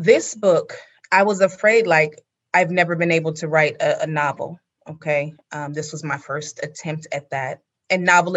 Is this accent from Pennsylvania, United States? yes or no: no; California, United States; my own childhood memories growing up in California.